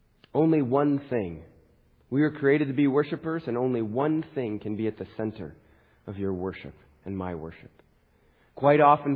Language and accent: English; Wisconsin, United States; They live in Ecuador, but we grew up in Wisconsin. So I am not fluent in Spanish.